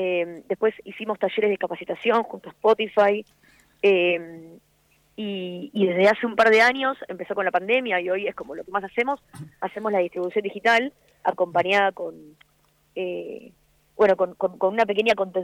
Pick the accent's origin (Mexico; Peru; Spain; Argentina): Argentina; soy argentina